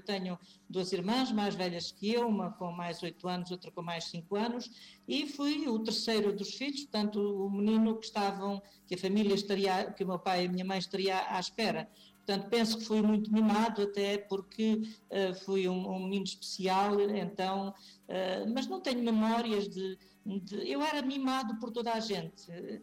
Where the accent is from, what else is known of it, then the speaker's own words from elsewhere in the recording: Alentejo, Portugal; a profunda raiz e agradecimento e gratidão que eu tenho por toda a minha gente, a gente alentejana.